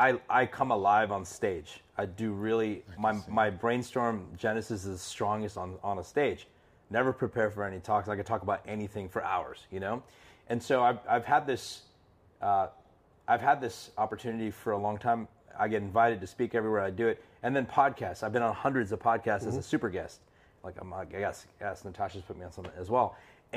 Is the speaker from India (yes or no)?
yes; India; also born or lived in Houston, United States; It was pretty racist. I mean, I'm from India.